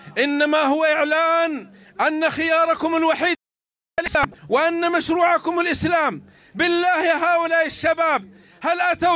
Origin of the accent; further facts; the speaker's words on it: Saudi Arabia; أنا أتيت من السعودية لا بإسلام سعودي ولا لإسلام أردني ولا مصري ولا مغربي